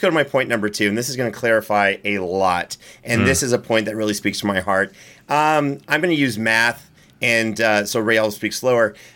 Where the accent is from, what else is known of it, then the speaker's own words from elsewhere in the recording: Canada; But, I I'm from Canada. That's what we call like a Tuesday.